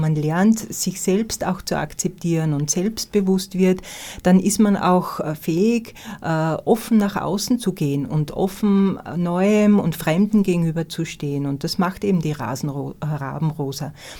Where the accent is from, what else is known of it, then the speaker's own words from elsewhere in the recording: Austria; auch als Österreicherin einen deutschen Preis zu bekommen